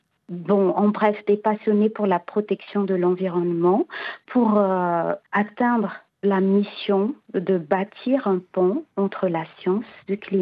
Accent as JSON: {"language": "French", "country": "Madagascar", "said": "D'autant plus que chez nous, à Madagascar, il y a la majorité de la population sont des agriculteurs."}